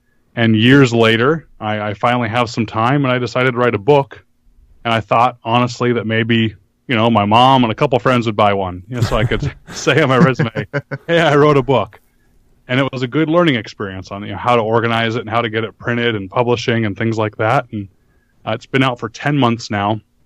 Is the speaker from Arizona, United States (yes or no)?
yes; Arizona, United States; I grew up in Arizona, and that matters because my shooting experience was more long range than it is now that I live kind of back east or in the south.